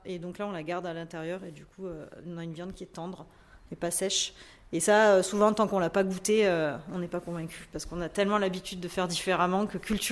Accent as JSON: {"language": "French", "region": "Provence-Alpes-Côte d'Azur", "country": "France", "said": "Alors, je viens moi-même des Alpes de Haute-Provence."}